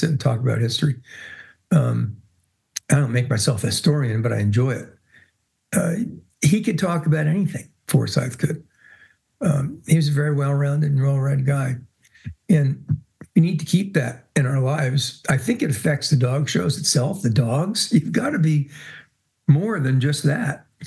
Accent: Michigan, United States; I said, oh, we're from Michigan.

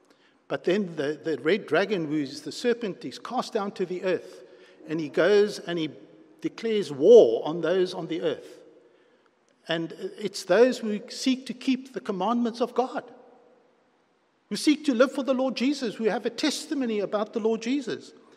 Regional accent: Cape Town, Western Cape, South Africa; we, especially those of us who are born and bred in the Cape

